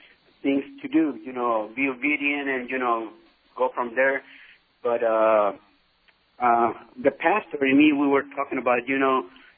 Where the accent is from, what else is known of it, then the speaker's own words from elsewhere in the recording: Mexico; there's a door open close to my hometown in Mexico.